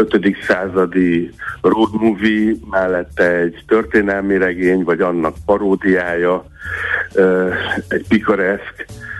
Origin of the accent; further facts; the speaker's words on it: Szentes, Csongrád-Csanád, Hungary; born there; ami valószínűleg ott a Tisza túlsó partján lehetett, ahol én egyébként születtem.